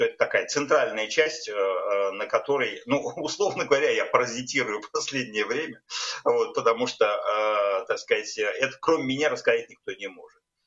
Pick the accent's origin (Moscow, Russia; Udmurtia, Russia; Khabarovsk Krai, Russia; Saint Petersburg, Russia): Moscow, Russia; moved away as an adult; я родился в Москве в 61-м году при Никите Хрущеве. Вот и жил там половину жизни при Брежневе, Андропове, Черненко, Горбачеве.